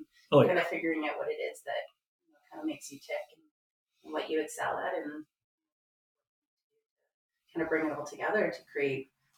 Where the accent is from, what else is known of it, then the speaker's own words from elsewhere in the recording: Toronto, Ontario, Canada; also born or lived in Uxbridge; So I was born in Toronto. We moved to Uxbridge when I was in grade 7. And I went to high school in Uxbridge, ended up moving up this way. My family moved to Washburn Island